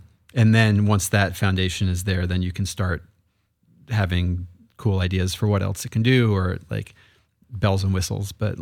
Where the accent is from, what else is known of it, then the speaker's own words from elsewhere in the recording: Long Island, New York, United States; I grew up in New York in a kind of suburban place. Long Island is technically where I'm from.